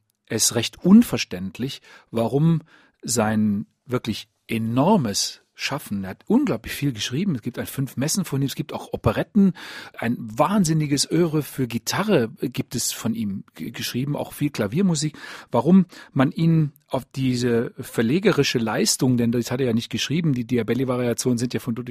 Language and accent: German; Rhineland, Germany; born there; now in Bavaria, Germany; das kann ich als gebürtiger Rheinländer schon sagen